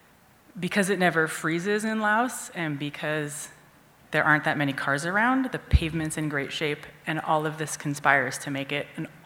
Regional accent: United States; I'm from the United States.

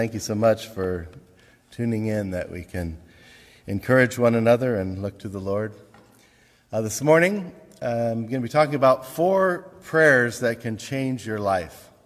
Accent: Cincinnati, Ohio, United States; I grew up in Cincinnati during the time of the Big Red Machine.

